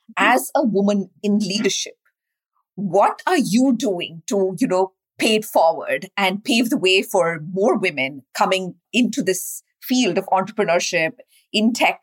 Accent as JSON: {"language": "English", "country": "India", "tie": "born or raised there", "said": "Now, you and I grew up in India"}